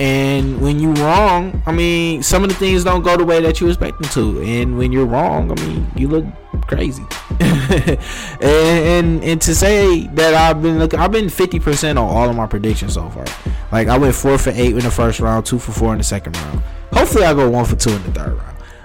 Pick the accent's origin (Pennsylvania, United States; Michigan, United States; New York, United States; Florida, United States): Michigan, United States; Detroit; I'm from Detroit, and, you know, I root for the Suns.